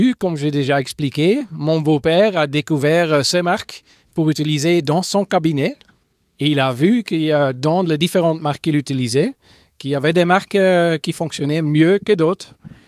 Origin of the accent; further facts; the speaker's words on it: Flanders, Belgium; first language Dutch; French is a second language; Je suis flamand à la base. Alors, le néerlandais, c'est ma langue de base.